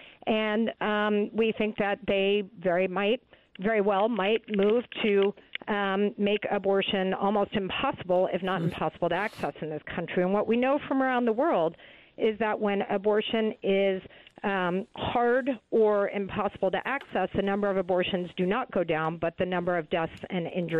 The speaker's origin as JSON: {"language": "English", "region": "Texas", "country": "United States", "tie": "born or raised there", "said": "In my home state of Texas, of course, which is most famous for Wendy Davis's filibuster"}